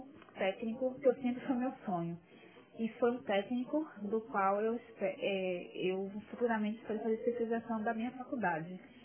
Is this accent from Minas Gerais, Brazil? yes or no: no; Bahia, Brazil; sou da Bahia.